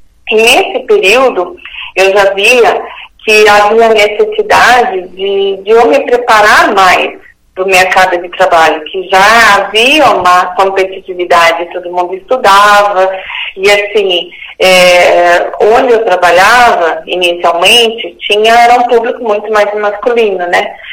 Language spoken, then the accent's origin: Portuguese; Curitiba, Paraná, Brazil; eu sou curitibana, nascida e criada aqui em Curitiba, né? Meus pais também, né? Apesar que o meu pai era descendente de alemão, meus avós eram alemães e a minha mãe era descendente de portugueses